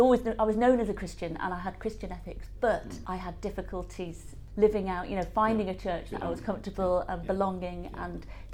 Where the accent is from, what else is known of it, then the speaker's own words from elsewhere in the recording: Eccleston, North West England, United Kingdom; Well, I grew up in Eccleston, St. Helens.